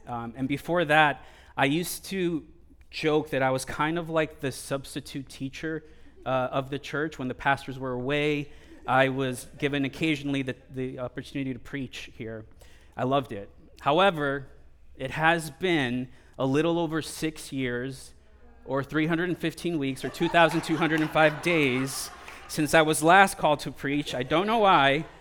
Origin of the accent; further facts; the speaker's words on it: Jackson Heights, New York, United States; also born or lived in Lima, Peru; Liz and I were both born in Lima, Peru. I grew up nearby in Jackson Heights, Queens.